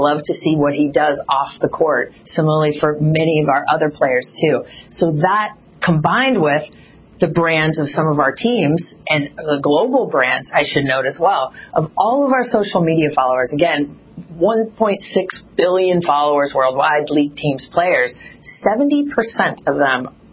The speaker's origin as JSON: {"language": "English", "town": "Sacramento", "region": "California", "country": "United States", "tie": "born or raised there", "said": "It really starts growing up in Sacramento. And I was a girl. I was 12 years old who played a lot of sports growing up."}